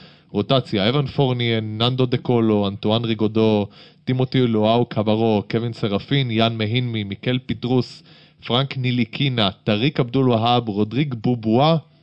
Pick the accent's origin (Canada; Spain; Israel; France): Spain; אני מספרד, אבל זה יותר צמוד ממה שאנשים חושבים.